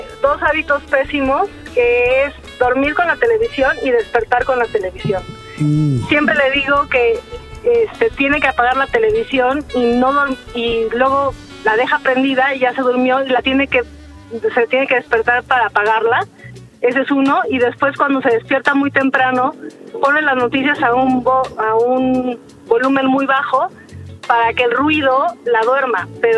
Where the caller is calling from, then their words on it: Mexico City, Mexico; De la Ciudad de México.